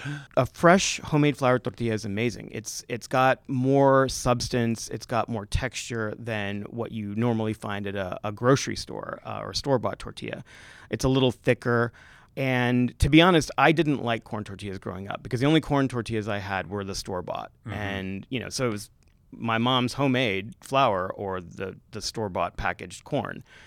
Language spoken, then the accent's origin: English; Texas, United States; So, you know, I grew up in Texas, and my grandmother and my mother made flour tortillas.